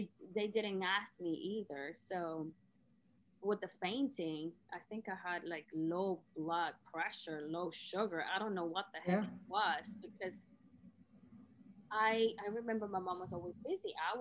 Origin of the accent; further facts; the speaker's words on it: Nicaragua; when I was young, I grew up in Nicaragua, you know, middle class, middle low class.